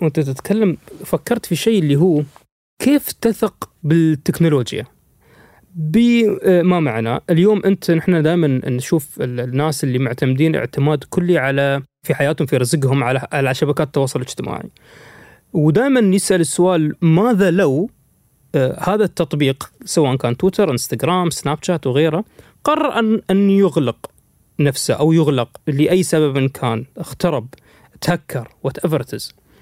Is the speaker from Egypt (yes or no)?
no; United Arab Emirates; بس نحن حياتنا ما توقفت خاصة عندنا في الإمارات يعني